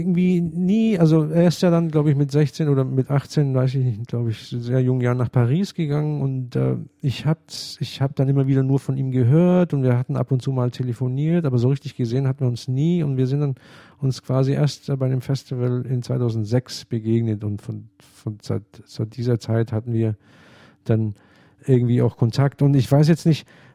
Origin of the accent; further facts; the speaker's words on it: Nuremberg, Bavaria, Germany; ich bin in Nürnberg aufgewachsen und ich hatte den damals kennengelernt.